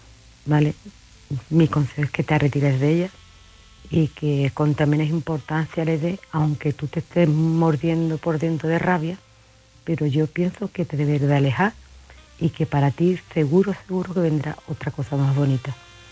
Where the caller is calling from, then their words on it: Lebrija, Andalusia, Spain; llamo desde Lebrija.